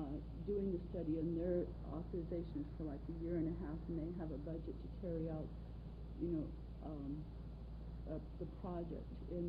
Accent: Anchorage, Alaska, United States; I'm from Anchorage.

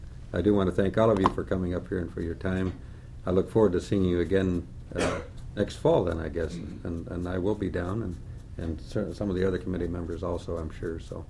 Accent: Alaska, United States; I was raised in the Fairhaven mining district up north of Nome, about 100 miles near Kotzebue.

